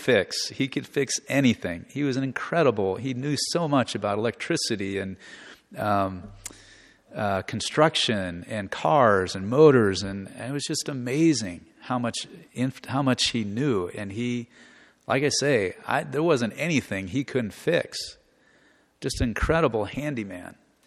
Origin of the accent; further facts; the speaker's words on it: Omaha, Nebraska, United States; They lived up in Omaha. I grew up in the Millard area.